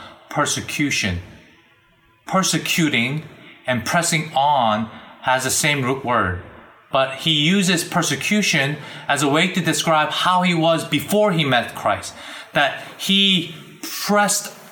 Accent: New Jersey, United States; And growing up in Northern Jersey, for me, the city was New York City.

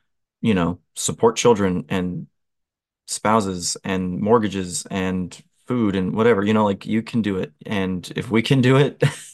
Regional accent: Ohio, United States; I mean, I'm from Ohio, which people have this perception of Ohio that like there's nothing there.

